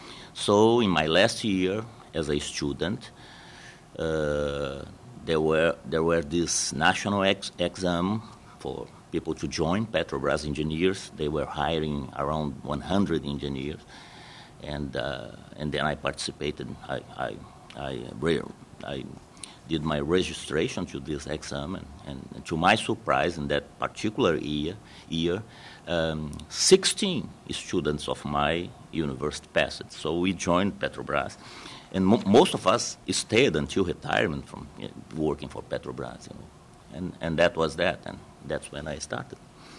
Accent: Brazil; I'm originally from Brazil

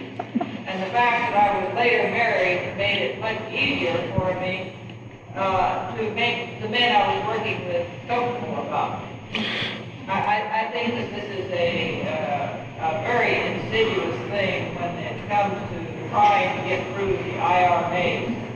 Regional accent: Tennessee, United States; now in California, United States; No, I'm from Tennessee, and I came up here to live in California.

